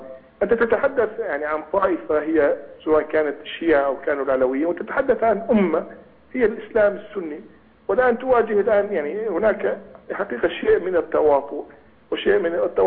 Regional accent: Hama, Hama Governorate, Syria; أنا كسوري محروم من جواز سفري منذ طفولتي لأني من حماة. أنا شخصيا لم أتلقى جواز سفر سوري من كان عمري 14 سنة.

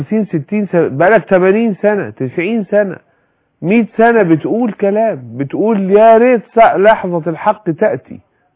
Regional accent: Egypt

